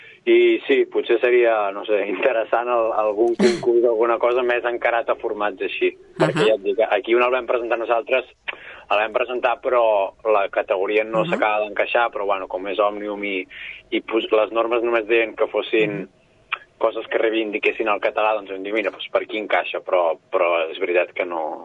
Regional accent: Súria, Catalonia, Spain; jo sóc de Súria, d'un poble més amunt de Manresa, i sí que és veritat que aquí, tant a Manresa com a Súria, pràcticament tota la gent parlem en català

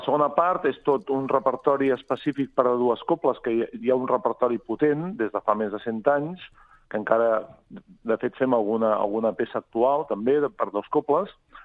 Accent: Sabadell, Catalonia, Spain; jo sóc d'aquí Sabadell

